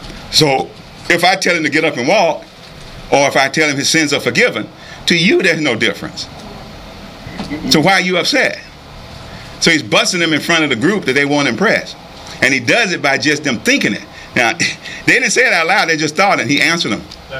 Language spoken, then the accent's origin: English; the South, United States; I'm from the South. I know how to say bass.